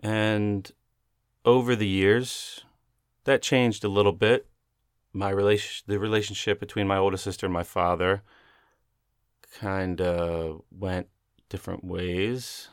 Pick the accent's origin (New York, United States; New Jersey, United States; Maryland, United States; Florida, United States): Maryland, United States; born there; I was born in 1977 in July on the 26th in Maryland.